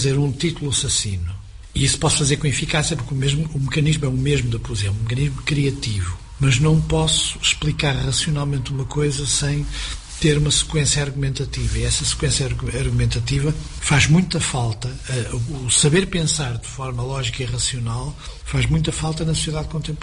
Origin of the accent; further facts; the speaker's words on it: Porto, Portugal; É a minha terra, e conheço bem Matosinhos e Gaia.